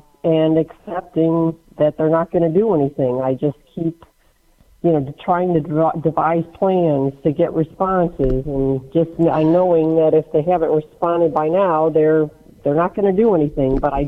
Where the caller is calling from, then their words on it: Florida, United States; I am calling from Florida, and unfortunately, I lost my house in one of the hurricanes.